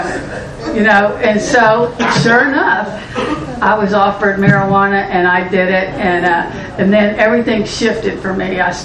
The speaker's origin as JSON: {"language": "English", "town": "Corpus Christi", "region": "Texas", "country": "United States", "tie": "born or raised there", "said": "I grew up in Corpus, and there's six of us kids."}